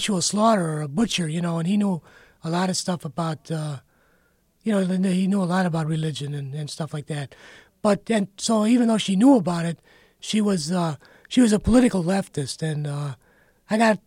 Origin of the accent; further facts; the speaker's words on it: Cleveland, Ohio, United States; Yeah, I grew up in Cleveland.